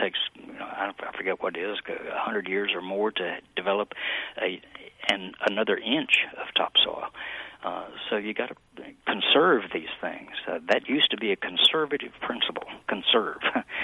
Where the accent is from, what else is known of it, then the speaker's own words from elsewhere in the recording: Texas, United States; Yeah, you got a few there, but, you know, I'm from Texas, so...